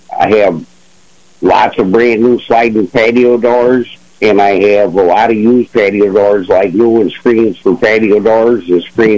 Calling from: New York, United States; Calling from Cold Ashford, New York.

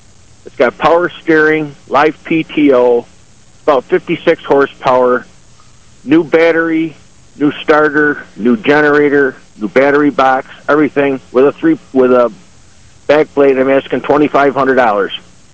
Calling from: Lima, New York, United States; Lima, New York.

